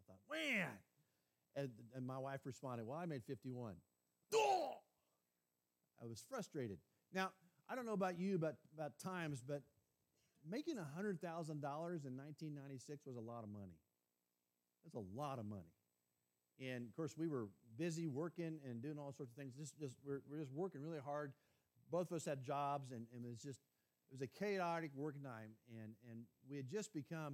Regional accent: Missouri, United States; But I grew up in a small town around Bethel, Missouri.

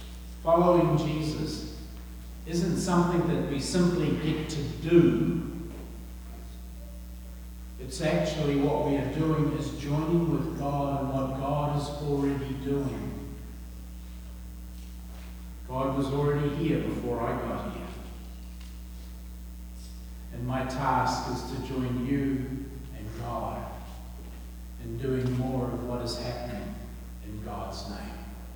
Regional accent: South Island, New Zealand; now in United States; all of my relatives back in New Zealand, you can tell from my accent that I'm from the deep south. And I'm talking the really deep south.

